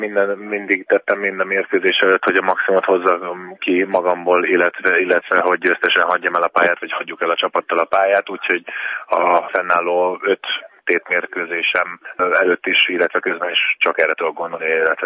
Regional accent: Szeged, Csongrád-Csanád, Hungary; also born or lived in Székesfehérvár; egy éves koromban költöztünk le Székesfehérváról Szegedre, tehát gyakorlatilag 82 óta ismerem azt a sportcsarnokot

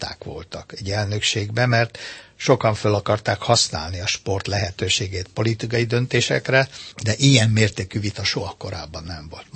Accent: Hungary; elsősorban magyar vagyok, és ezért az országért én mindent megteszek.

